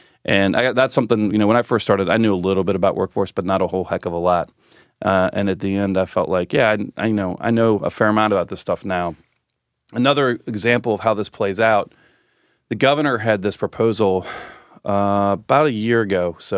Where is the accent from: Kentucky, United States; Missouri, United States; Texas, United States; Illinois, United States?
Kentucky, United States; I've loved growing up in Northern Kentucky and Cincinnati because I always got the best of both worlds.